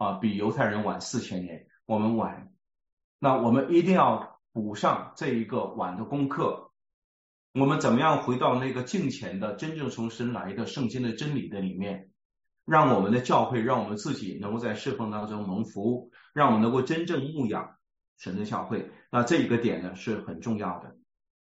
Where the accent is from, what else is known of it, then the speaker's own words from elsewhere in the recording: China; 我们中国人爱面子，我说爱的面子就丢了里子，这是我们在中国在属灵上非常容易掉入的一个错误